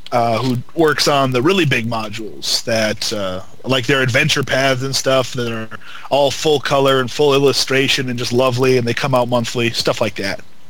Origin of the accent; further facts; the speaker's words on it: Duluth, Minnesota, United States; I'm one guy from Duluth